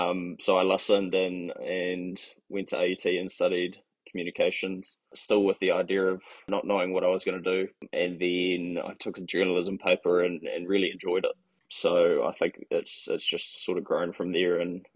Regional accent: Auckland, New Zealand; I was born and raised in Auckland. My parents own a lifestyle block. It's probably about an hour outside of Auckland City, down south. So it's nice and secluded

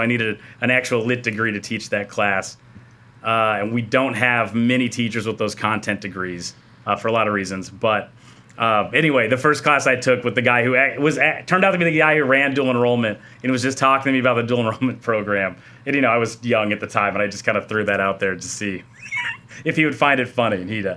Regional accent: Omaha, Nebraska, United States; I was born in Omaha.

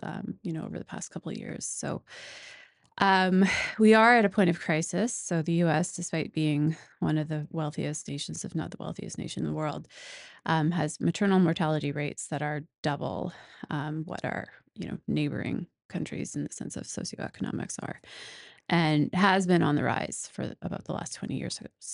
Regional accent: Saskatchewan, Canada; I'm Canadian. I'm from rural Saskatchewan, so it's a very, very, very tiny, small part of the earth, very scarcely populated. The town I grew up in was 1,000 people.

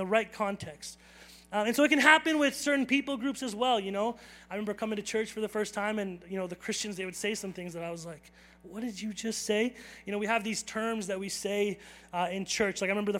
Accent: Calgary, Alberta, Canada; born there; I was born in Calgary, but I grew up in an Indian house, and so I have terms that you might not understand.

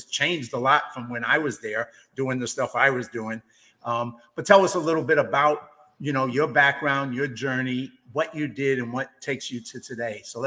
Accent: New York, United States; And I think, you know, growing up in the South Bronx, I saw all the years of great intentions that led to the opposite results all the time.

